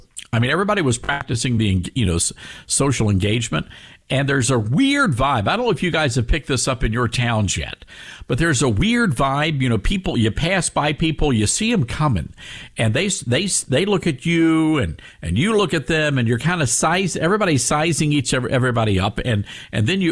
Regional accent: Southaven, Mississippi, United States; now in New York City, United States; I grew up there in South Haven, went to Hope P. Sullivan Elementary School.

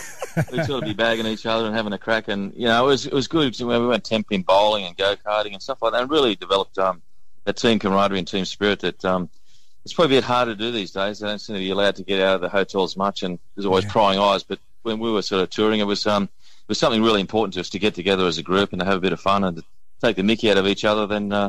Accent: Sydney, New South Wales, Australia; growing up in Western Suburbs of Sydney, mate, there was four boys.

